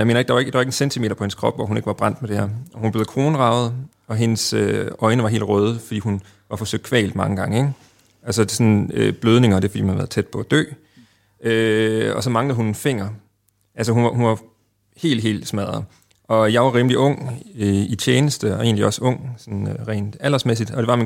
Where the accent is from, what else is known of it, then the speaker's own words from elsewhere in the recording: Aarhus, Central Denmark Region, Denmark; now in Copenhagen, Denmark; jeg er i slutningen af 30'erne og har været politibetjent i 10 år her i Københavns Politi, men som I kan høre, kommer jeg fra Aarhus.